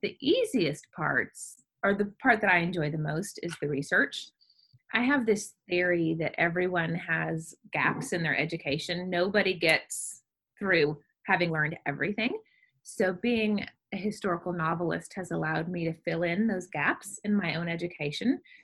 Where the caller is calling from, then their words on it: Nashville, Tennessee, United States; Nashville, Tennessee.